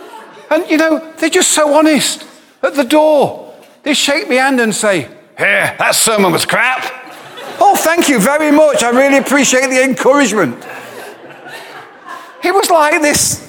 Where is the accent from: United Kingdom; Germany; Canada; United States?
United Kingdom; England; also born or lived in Scotland; I stayed 16 years and they would not talk to me as an Englishman. They said, you're an honorary Scot now. You're not English.